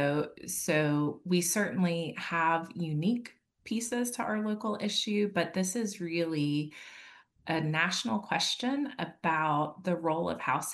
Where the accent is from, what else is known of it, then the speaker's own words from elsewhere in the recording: Kingsport, Tennessee, United States; And I'm from East Tennessee. I'm from a town called Kingsport, Tennessee